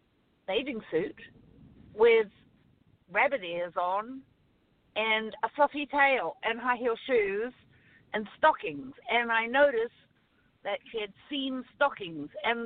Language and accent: English; New Zealand; moved away as an adult; Yeah, well, I'm from New Zealand. So that's the accent, if anybody's wondering about that. And so to leave New Zealand at the age of 18, I was quite adventurous.